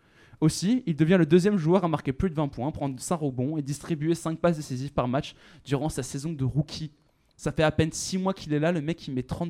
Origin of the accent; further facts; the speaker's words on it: Brittany, France; Je suis breton, je peux me permettre.